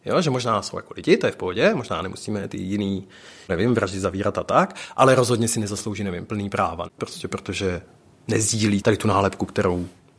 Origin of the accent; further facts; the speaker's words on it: Zlín Region, Czechia; Já jsem kluk z Valašska a mám za sebou jako křesťanskou výchovu